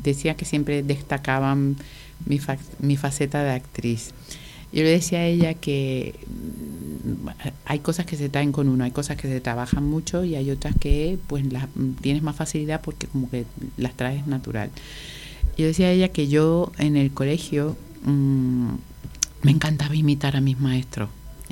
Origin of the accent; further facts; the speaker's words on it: Canary Islands, Spain; sobre todo yo crecí en Islas Canarias.